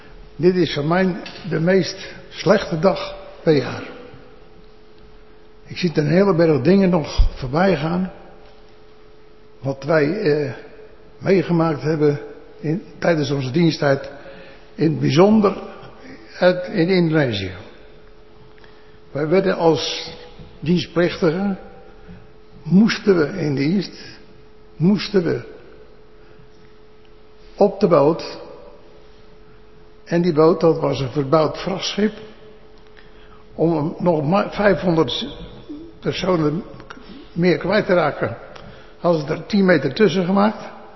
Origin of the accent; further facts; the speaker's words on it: Bleiswijk, South Holland, Netherlands; born there; ik woon in Blijswijk, ik ben geboren in Blijswijk.